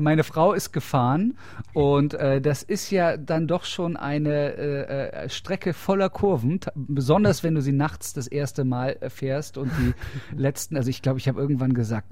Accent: Germany; ich komme aus Deutschland, da mache ich nicht so Unterscheidungen

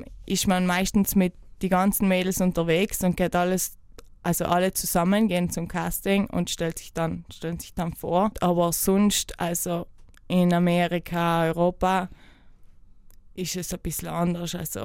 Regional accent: Trentino-Alto Adige, Italy; German is a second language; Und dann sagst du halt Italien. Ah, wo? Mailand. Ich kenne Mailand. Nein, nicht Mailand. Von vielen schönen Orten, von den Bergen.

